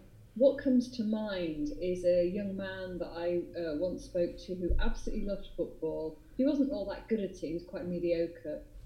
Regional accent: United Kingdom; Because we're British and we're modest

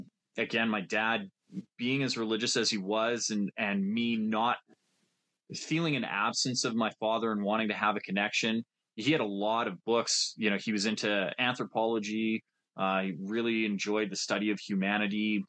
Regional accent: High River, Alberta, Canada; where I grew up in High River, it used to be a staging ground, an airfield for the battle in the Pacific.

